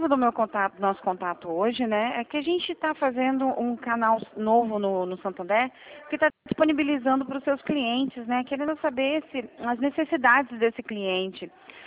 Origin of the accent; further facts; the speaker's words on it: Espírito Santo, Brazil; Eu sou do Espírito Santo.